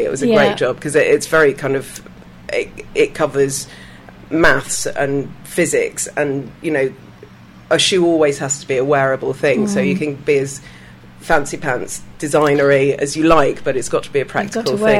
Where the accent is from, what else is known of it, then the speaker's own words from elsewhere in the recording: Belgium; I think growing up in Belgium as well, I went to the European school, so it had 10 different language sections.